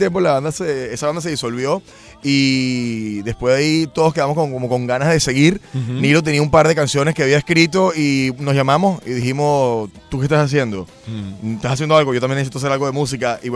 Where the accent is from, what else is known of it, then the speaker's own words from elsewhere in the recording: Venezuela; Yo también soy de Venezuela.